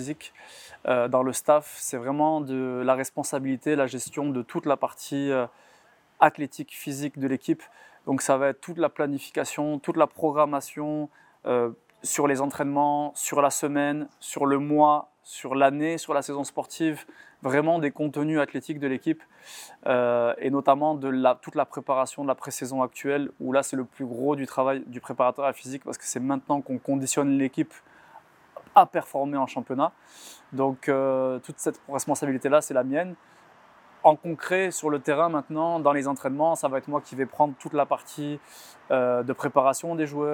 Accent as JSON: {"language": "French", "country": "France", "lives_now": "Belgium", "said": "Voilà, en tant que Français, on avait des amis en commun"}